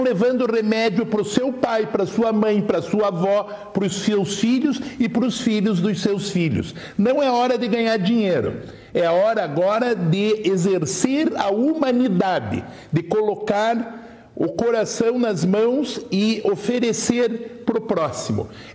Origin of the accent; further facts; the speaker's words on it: Italy; Eu sou italiano, eu tenho ânima e core, alma e coração.